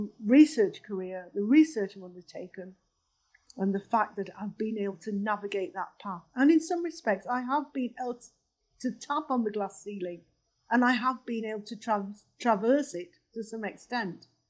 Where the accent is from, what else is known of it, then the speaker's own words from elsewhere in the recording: England, United Kingdom; And that includes people like myself who were born and raised in England.